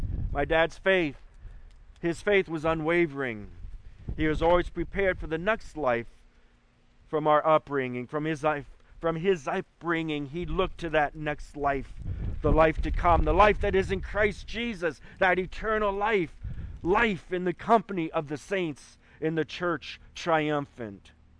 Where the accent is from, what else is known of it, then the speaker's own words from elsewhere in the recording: Decorah, Iowa, United States; born there; His heart attack in 1963 was the reason I was born in Decorah and not Albuquerque, New Mexico.